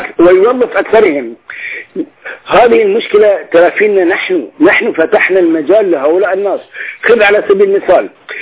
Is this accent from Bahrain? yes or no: yes; Bahrain; هؤلاء ممكن أن يغطوا العجز الموجود عندنا بالبحرين.